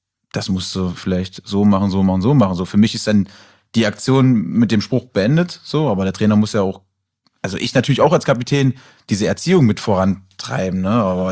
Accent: Heimburg, Saxony-Anhalt, Germany; Ich bin in Heimburg aufgewachsen.

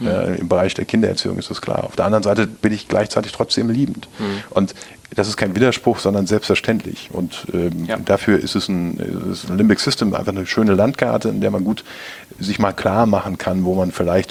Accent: North Rhine-Westphalia, Germany; Für mich als Ostwestfale war das ein schwieriger Angang

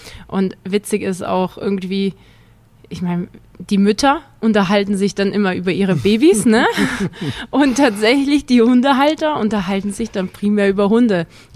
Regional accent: Obereisesheim, Baden-Württemberg, Germany; Ich bin aber in Obereisesheim aufgewachsen, also ist ein Stadtteil von Neckarsulm. Kleines Dorf.

